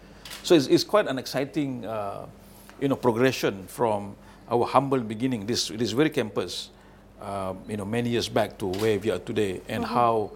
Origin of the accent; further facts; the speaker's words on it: Kota Kinabalu, Sabah, Malaysia; Hopefully will be deployed in my home state in Kota Kinabalu, Sabah, which I'm very proud of.